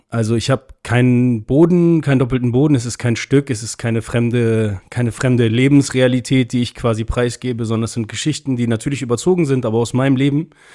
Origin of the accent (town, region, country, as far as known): Hamburg, Germany; born there